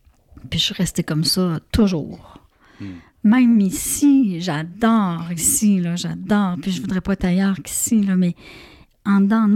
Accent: Trois-Rivières, Quebec, Canada; born there; Ben moi, premièrement, je suis née à Trois-Rivières.

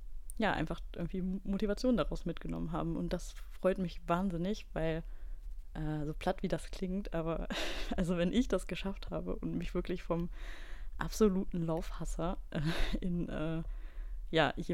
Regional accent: Düsseldorf, North Rhine-Westphalia, Germany; Ich komme aus Düsseldorf.

